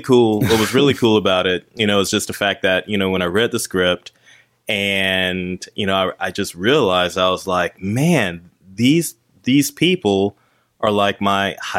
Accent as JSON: {"language": "English", "region": "North Carolina", "country": "United States", "tie": "born or raised there", "said": "where I grew up in North Carolina"}